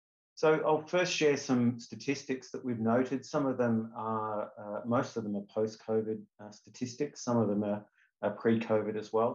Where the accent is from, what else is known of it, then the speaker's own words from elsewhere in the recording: Melbourne, Victoria, Australia; certainly in my hometown of Melbourne, have driven a lot more people online.